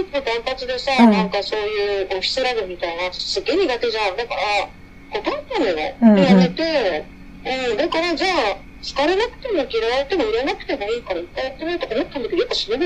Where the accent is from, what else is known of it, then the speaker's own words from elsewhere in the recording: Tokyo, Japan; でもそう、江戸っ子しょうがないのよ。口悪いのよ、すごい。